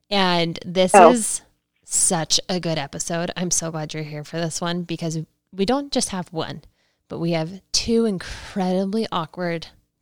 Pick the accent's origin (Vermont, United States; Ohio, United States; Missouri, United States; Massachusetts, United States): Ohio, United States; I already get made fun of for how I say my O's because I'm from Ohio.